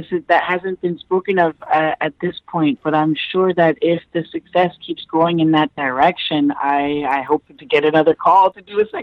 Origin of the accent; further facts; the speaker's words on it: Toronto, Ontario, Canada; moved away as an adult; also born or lived in United States; basically I'm from Toronto, Canada, and I grew up there.